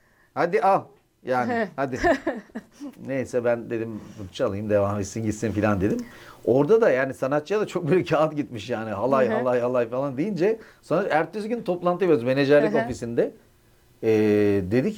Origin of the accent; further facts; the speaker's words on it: Kemaliye, Erzincan, Turkey; Erzincanlıyız, Kemalıyız.